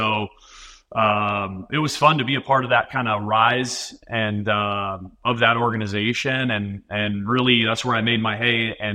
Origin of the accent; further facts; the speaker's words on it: Tampa, Florida, United States; I'm from Tampa, Florida, and came up through the ranks with them.